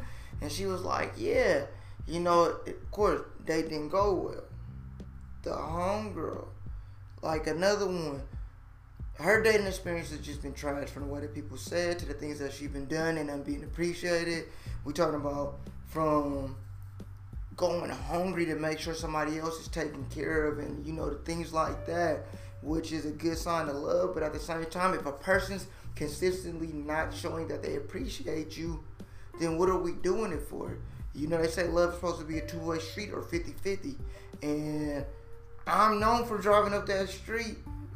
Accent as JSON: {"language": "English", "region": "California", "country": "United States", "said": "You know, me, I'm from that dub. I'm from the West. You know, and in California, bro, you gotta dress correctly, right?"}